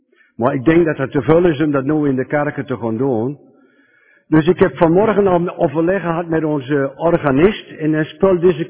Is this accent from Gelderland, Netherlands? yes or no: yes; Aalten, Gelderland, Netherlands; Ik ben afkomstig uit Aalten.